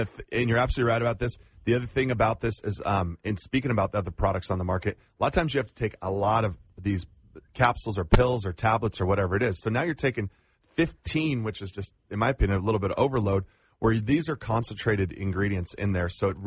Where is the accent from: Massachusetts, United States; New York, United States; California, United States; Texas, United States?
California, United States; as you said before, I'm from California, and I stay in these hotels